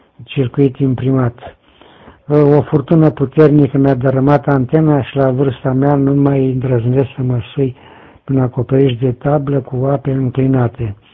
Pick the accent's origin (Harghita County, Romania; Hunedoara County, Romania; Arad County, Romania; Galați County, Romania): Galați County, Romania; Tecuci; moved away; de aproape 5 ani de când sunt plecat din Tecuci, nu mai lucrez în unde scurte